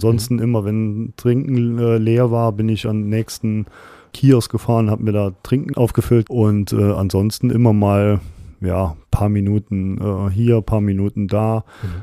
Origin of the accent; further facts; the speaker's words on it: Trier, Rhineland-Palatinate, Germany; mein Heimatort, also Trier.